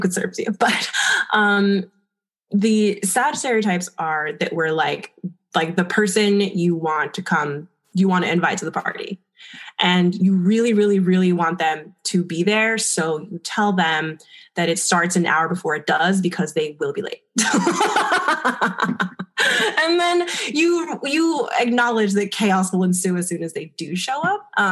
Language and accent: English; Puerto Rico; born there; also born or lived in Miami, United States; So I was born in Puerto Rico. My sister was born in Miami. My parents were both born in Dominican Republic.